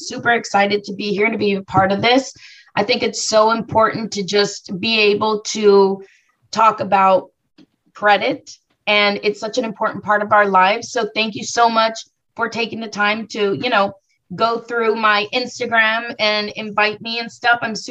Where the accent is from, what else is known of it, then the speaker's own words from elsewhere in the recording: Brownsville, Texas, United States; born there; also born or lived in Tamaulipas, Mexico; You know, I'm Mexican American. I was born in Brownsville, Texas, and this is where I reside.